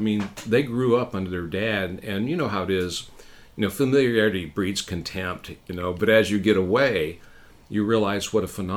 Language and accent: English; Alaska, United States; When people hear we're from Alaska, it still draws interest.